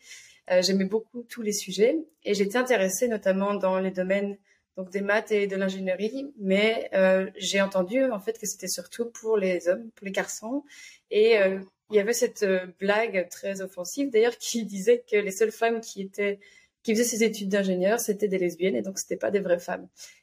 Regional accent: Liège, Wallonia, Belgium; moved away as an adult; now in Munich, Germany; J'ai 30 ans. Je suis belge d'origine. Je viens de Liège. Et j'ai déménagé il y a 4 ans à Munich, dans le sud de l'Allemagne

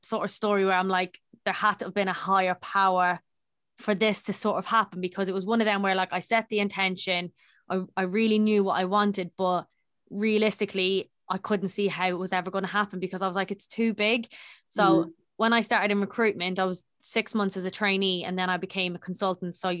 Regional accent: Ireland; I was brought up Catholic, obviously I'm Irish, so it's just general that I was going to be Catholic and all

